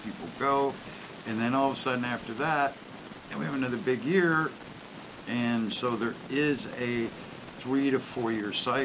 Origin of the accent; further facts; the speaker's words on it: Midwest, United States; because I'm from the Midwest, originally from there, I learned to say Rapala